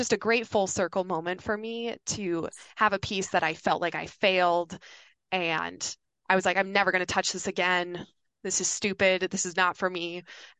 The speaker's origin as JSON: {"language": "English", "town": "Yankton", "region": "South Dakota", "country": "United States", "tie": "born or raised there", "said": "My hometown, Yankton, South Dakota, there's a little church there called Trinity Lutheran."}